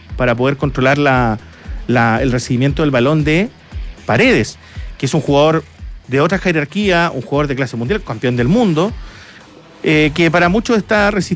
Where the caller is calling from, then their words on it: Maipú, Santiago Metropolitan Region, Chile; de Maipú.